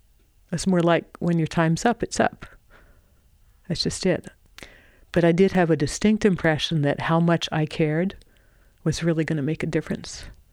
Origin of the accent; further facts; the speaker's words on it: United States; I thought about food, but, you know, I'm an American.